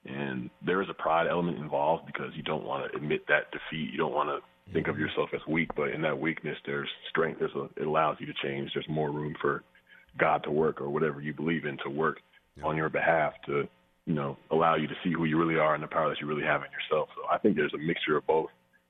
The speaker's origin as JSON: {"language": "English", "town": "Atlanta", "region": "Georgia", "country": "United States", "tie": "born or raised there", "said": "I grew up in Atlanta, Georgia, but my dad was born in Queens and lived in New York, and so we moved here. I grew up here."}